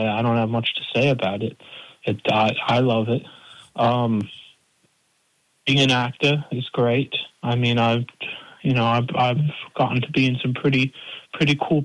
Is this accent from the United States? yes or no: no; United Kingdom; Well, being British is also pretty good. I mean, you know, we have our own problems across the pond, but we're getting through them. I get a lot of comments on the British accent being in a lot of American shows and stuff.